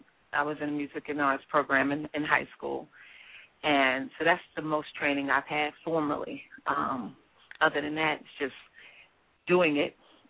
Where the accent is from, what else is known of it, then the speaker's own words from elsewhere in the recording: New York, United States; now in Atlanta, United States; I grew up in New York. I was a part of a few groups, and I went to a talent program in New York called Julia Richmond was the name of the school